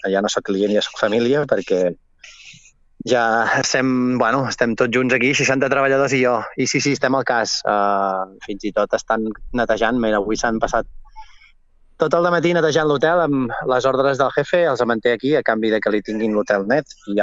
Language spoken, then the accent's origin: Catalan; Torroella de Montgrí, Catalonia, Spain; Jo sóc de Torroella, Montgrí, l'Estartit, sí, visc a l'Estartit, jo.